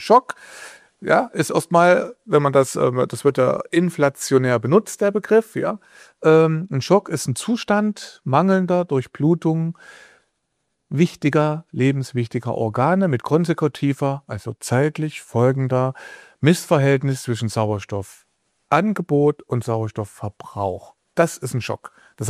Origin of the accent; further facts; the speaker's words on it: Thuringia, Germany; now in Berlin, Germany; Ich bin ja ein Thüringer Jung, ich wohne in Berlin.